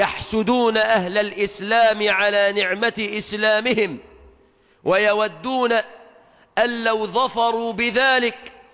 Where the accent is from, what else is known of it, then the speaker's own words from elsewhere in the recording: Egypt; بلادنا مصر